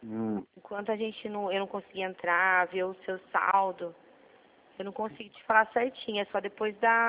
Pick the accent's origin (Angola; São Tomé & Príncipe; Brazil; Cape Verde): Brazil; São Paulo; eu sou do interior de São Paulo, mas de Mirim.